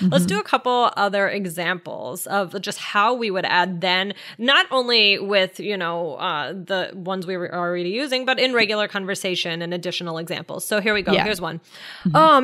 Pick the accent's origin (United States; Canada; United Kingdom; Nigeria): United Kingdom; Yeah, I guess because I'm British. I love the British accent and everything.